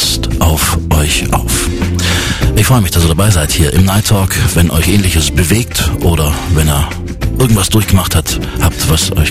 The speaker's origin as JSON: {"language": "German", "town": "Wilhelmsdorf", "country": "Germany", "said": "Im Dorf, wo ich herkomme, Wilhelmsdorf"}